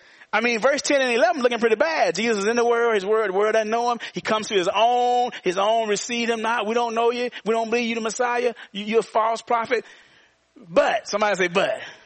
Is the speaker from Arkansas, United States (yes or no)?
yes; Arkansas, United States; he's from Alabama and I'm from Arkansas.